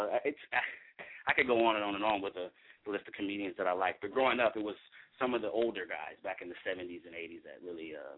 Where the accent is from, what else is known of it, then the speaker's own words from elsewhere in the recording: Texas, United States; now in Sacramento, United States; A lot of my family, I'm from the South of Texas, but I was a military baby growing up, so I ended up here in Sacramento.